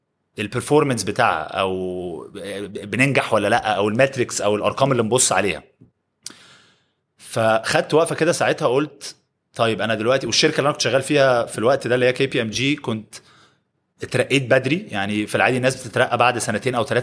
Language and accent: Arabic; Egypt; moved away as an adult; انا كبرت في مصر، درست النظام المدرسي الانجليزي، فعملت الجي سي اس ايز والاي ليفلز، وبعد كده سافرت جامعه في انجلترا.